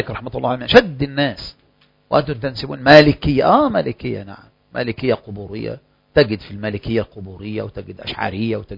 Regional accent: Biyala, Kafr El Sheikh Governorate, Egypt; وأنا مصري

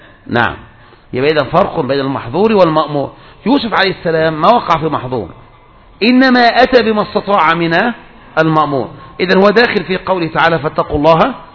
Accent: Egypt; كذلك عندنا في مصر أيضا الشيخ جاد الحق أيضا كلف من يبحث هذه المسألة

